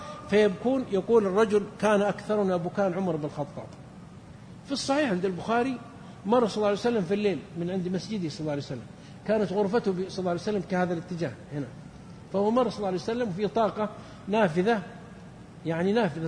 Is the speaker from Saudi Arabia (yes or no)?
yes; Saudi Arabia; في رجل عندنا في السعودية كان هو عامي